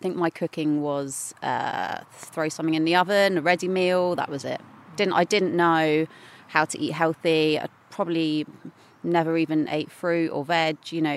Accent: South West England, United Kingdom; I'm from Dorset.

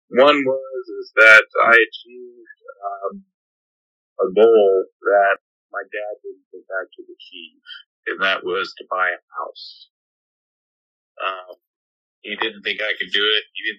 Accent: Houston, Texas, United States; I grew up in Houston, and I've been living in Houston all my life, actually.

